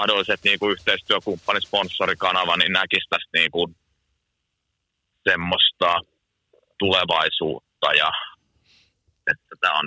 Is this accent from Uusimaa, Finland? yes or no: yes; Helsinki, Uusimaa, Finland; kun mä oon helsinkiläinen.